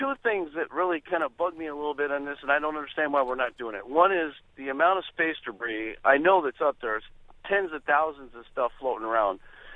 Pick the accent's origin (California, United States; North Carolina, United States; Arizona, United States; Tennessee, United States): California, United States; I'm from the West Coast. I lived right, my back door was Edwards Air Force Base, so they were always developing things.